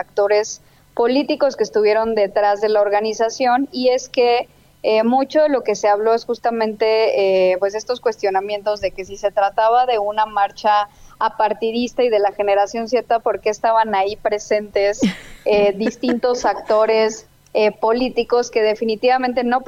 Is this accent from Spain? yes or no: no; Mexico; deberíamos encontrar un fin último, todos como mexicanos, en el sentido de que pues el país esté mejor.